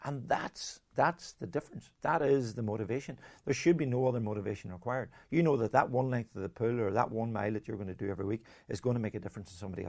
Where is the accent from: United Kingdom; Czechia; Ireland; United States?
Ireland; Ulster; just this very ordinary person that was growing up in Donegal with two beautiful parents